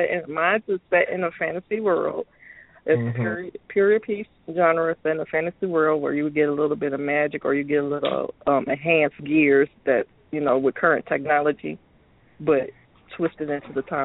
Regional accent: St. Louis, Missouri, United States; I did one signing in my hometown of St. Louis

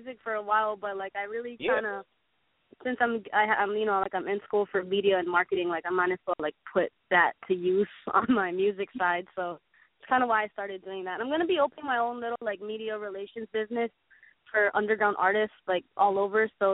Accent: Hawaii, United States; I'm not Hawaiian, like, by blood, but, like, as far as, like, my spirit and stuff, I feel like Hawaii has shaped me a lot since I'm born and raised here.

